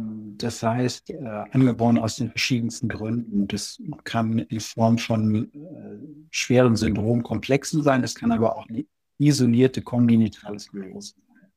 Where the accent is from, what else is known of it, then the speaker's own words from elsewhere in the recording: Munich, Bavaria, Germany; Und bin jetzt sozusagen zurück in meine Heimat in München